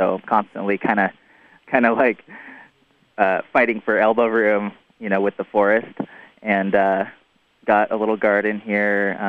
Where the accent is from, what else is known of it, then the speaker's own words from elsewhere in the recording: Seattle, Washington, United States; Well, I grew up in Seattle, but my travels took me to Hawaii, Mexico, Costa Rica.